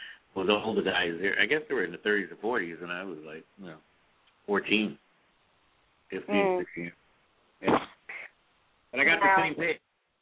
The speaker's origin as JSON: {"language": "English", "town": "Charleston", "country": "United States", "lives_now": "New York, United States", "said": "because I came from Charleston to New York"}